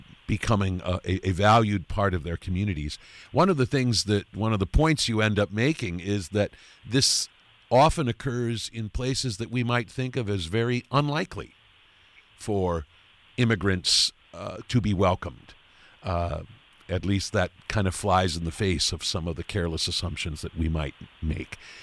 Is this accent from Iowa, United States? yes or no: yes; Iowa, United States; I grew up in Iowa and not too far from Storm Lake.